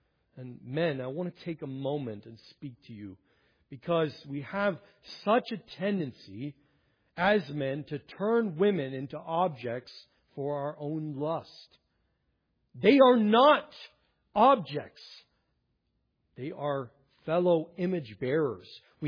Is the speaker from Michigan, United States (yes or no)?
no; Old Forge, Pennsylvania, United States; I'm from Old Forge, and we just don't associate with those folks that are up the line.